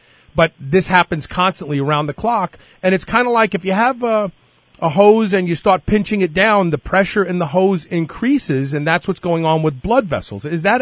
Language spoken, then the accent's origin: English; Kentucky, United States; And you're right here in my home state. You're at the University of Kentucky, right?